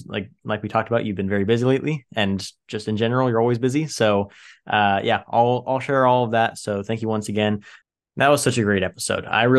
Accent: Tulare, California, United States; growing up in Tulare County, I'm from Tulare, born and raised in Tulare. So I've heard your name my entire life.

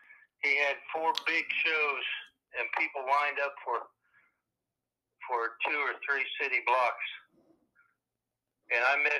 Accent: Morristown, Ohio, United States; Some of the people, like Mace Nutter, he's from my hometown.

